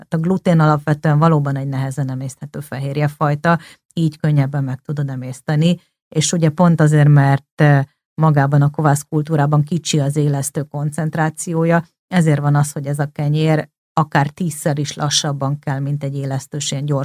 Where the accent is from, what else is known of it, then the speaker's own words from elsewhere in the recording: Greece; Én Görögországban nőttem föl, meg mindenféle országokba éltem